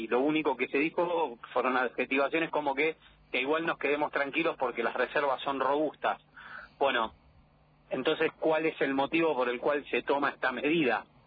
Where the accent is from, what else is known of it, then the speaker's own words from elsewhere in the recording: Pinamar, Buenos Aires Province, Argentina; yo soy argentino, además de pinamarense